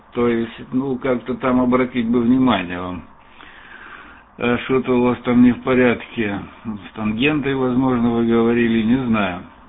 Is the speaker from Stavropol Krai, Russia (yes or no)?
yes; Lermontov, Stavropol Krai, Russia; я сам из Лермонтова, это мой земляк там с вами разговаривал